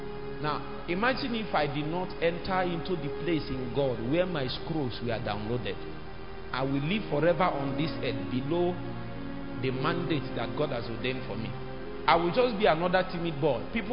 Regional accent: Nnewi, Anambra, Nigeria; But if you are from Newi, as I am from Newi, they will call you

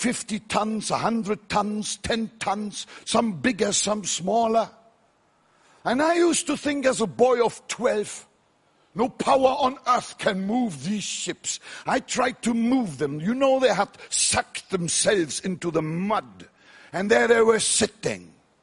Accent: North Germany, Germany; English is a second language; I grew up in North Germany at the river, at the mouth of the river Elbe. It's about 10 miles wide. Where I grew up, it was tidal, ebb tide, flood tide.

